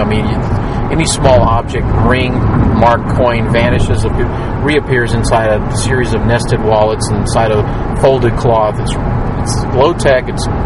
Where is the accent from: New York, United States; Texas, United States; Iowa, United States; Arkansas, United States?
Texas, United States; accent: Texican; That was my Texican accent that you misplaced there